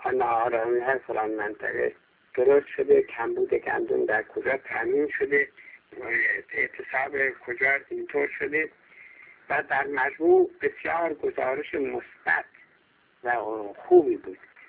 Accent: Iran; ما اول ایرانی هستیم، بعد بلوچیم، بعد بلوچیم، بعد ایرانی هستیم، بعد کردیم، ایرانی هستیم، بعد خراسانی هستیم، ایرانی هستیم، بعد آذربایجانی هستیم،

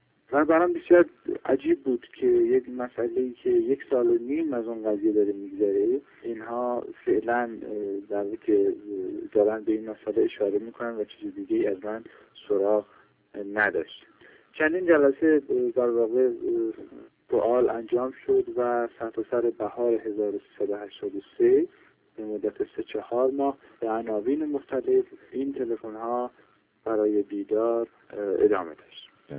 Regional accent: Sanandaj, Kurdistan, Iran; born there; به سنندج زادگاه من احضار کردم

